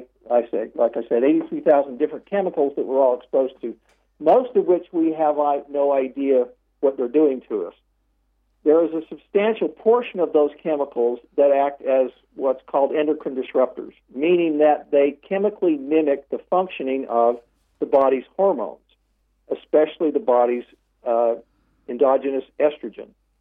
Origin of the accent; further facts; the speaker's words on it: Utah, United States; The rates of autism in Utah, where I'm calling you from, in my hometown, are the highest in the United States.